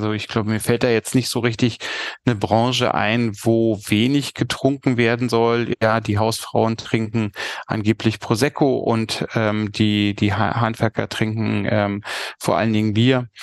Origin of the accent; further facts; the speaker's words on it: Berlin, Germany; also born or lived in Leipzig; Ich bin 1971 in Leipzig geboren und lebe seit 1972 mit meiner Familie in Berlin.